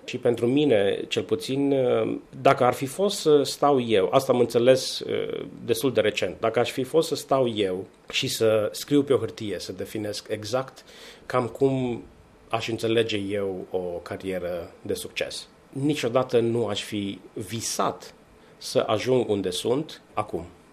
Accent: Timișoara, Timiș County, Romania; born there; M-am născut în Timișoara în anul 1980, numai ca să spun istoric vorbind să știm când, și sunt cel mai mic într-o familie de 10 copii, cel mai tânăr.

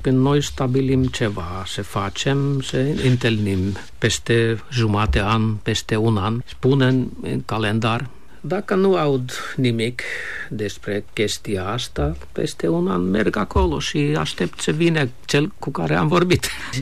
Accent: Finland; Romanian is a second language

